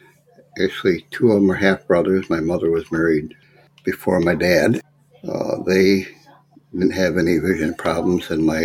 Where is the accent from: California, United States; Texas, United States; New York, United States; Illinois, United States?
New York, United States; Corning; Well, I was born in Corning, New York, home of the Corning Glass Center. Back in the early part of 1950, then.